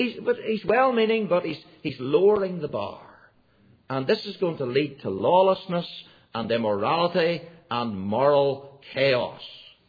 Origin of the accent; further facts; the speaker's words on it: Northern Ireland, United Kingdom; As a little boy growing up in Ulster, I was never allowed to talk about the Roman Catholic Church.